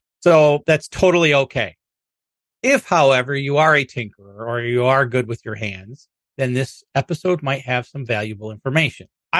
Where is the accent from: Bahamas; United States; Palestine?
United States; Rochester, New York; I am from Rochester, New York